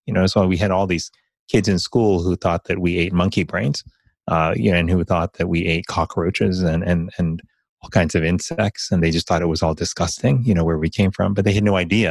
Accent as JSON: {"language": "English", "town": "Miami", "region": "Florida", "country": "United States", "tie": "born or raised there", "said": "growing up in Miami, Florida, that had a large African-American and Latino population."}